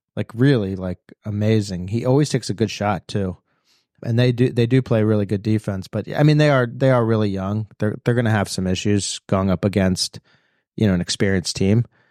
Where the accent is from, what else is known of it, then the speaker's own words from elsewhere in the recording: Philadelphia, Pennsylvania, United States; I mean, look, obviously I grew up in Philadelphia. Sixers were my first love.